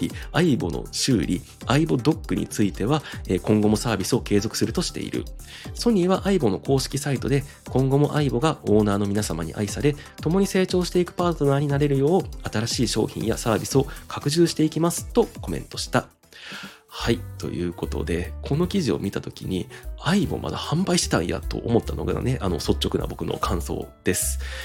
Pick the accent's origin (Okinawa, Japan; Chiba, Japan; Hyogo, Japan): Hyogo, Japan; 二人とも僕の出身地である兵庫県に今でも住んでいまして